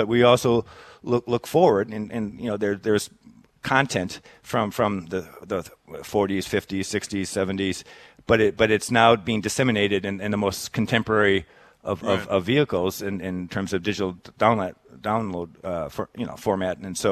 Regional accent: Midwest, United States; as a kid growing up in the Midwest, and you're told, if there's a tornado, you look for a ditch, look for low ground.

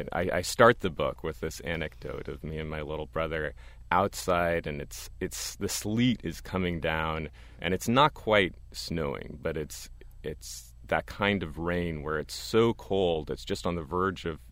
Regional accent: Berkeley, California, United States; born there; I was born at home in Berkeley, California, with a midwife.

